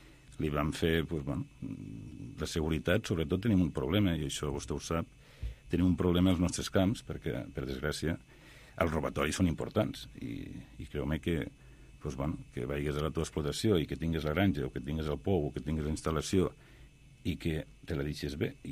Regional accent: Corbera, Catalonia, Spain; jo sí que sóc de Corbera, no? I com a veí del poble

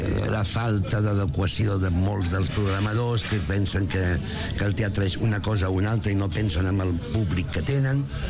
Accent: Barcelona, Catalonia, Spain; Jo soc barceloní

